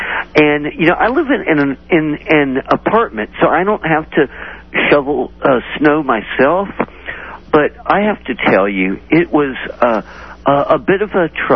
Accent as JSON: {"language": "English", "town": "Austin", "region": "Texas", "country": "United States", "tie": "born or raised there", "lives_now": "Washington, United States", "said": "Of course, I grew up in Austin, Texas, and went to the University of Texas. And I miss it a lot"}